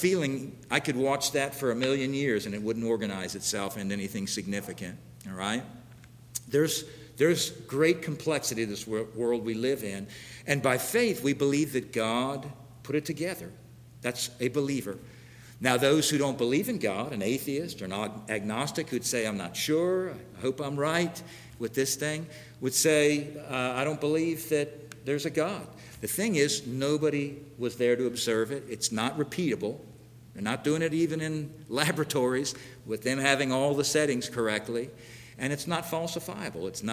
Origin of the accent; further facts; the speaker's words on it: Hollywood, Florida, United States; Back when I was young, I grew up in Hollywood, Florida, we'd go camping down in the Keys, Big Pine Key.